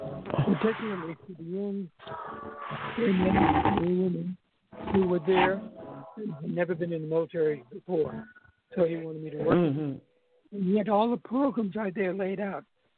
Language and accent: English; U.S. Virgin Islands; Virgin Island, born and raised in Virgin Island.